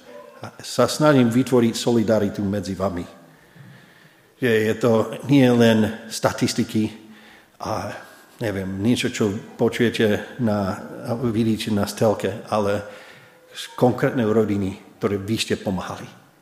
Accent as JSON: {"language": "Slovak", "country": "United States", "said": "Sice som Američan, ale stotožním aj s vami."}